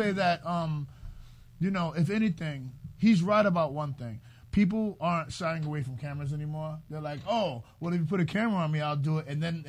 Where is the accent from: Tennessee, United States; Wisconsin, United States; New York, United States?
New York, United States; Harlem; I'm from Harlem, and I'm not surprised at all.